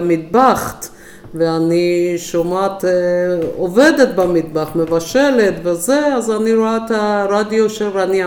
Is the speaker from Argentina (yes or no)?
no; Iran; אני זכרת בילדות שלי, ומתי שהייתי בפרס